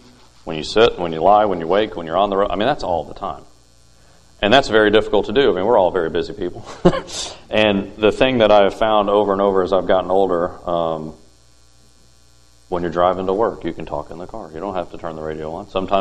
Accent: Knoxville, Tennessee, United States; born there; now in Nicholasville, United States; I've been called to Nicholasville, Kentucky. I was born in Knoxville. We landed in Nicholasville.

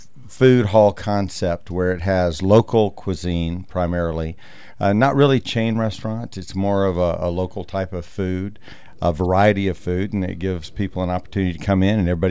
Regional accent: Pensacola, Florida, United States; Yeah, so we've been here for about a year and a half, a little over. And I actually grew up in Pensacola.

